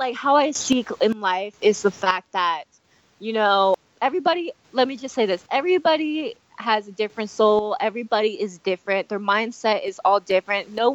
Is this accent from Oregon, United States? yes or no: yes; Oregon, United States; I see other kids skateboard out in the cul-de-sac when I was growing up in Oregon.